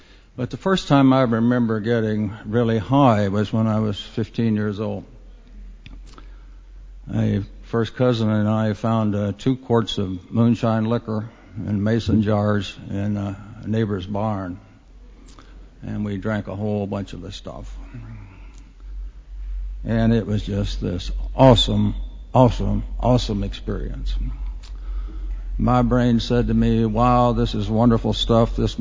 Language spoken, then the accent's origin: English; Virginia, United States; born there; You know, I was born in the Blue Ridge Mountains of Virginia, up at about the 3,000 foot level.